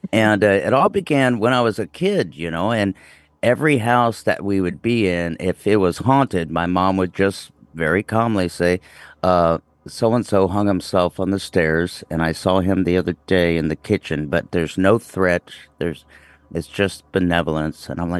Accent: Webster, Texas, United States; born there; I was born in Webster, and Galveston was the real place to go for hauntings.

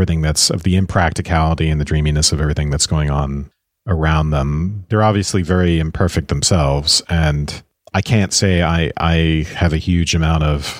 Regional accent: Savannah, Georgia, United States; Because I am from Savannah, Georgia

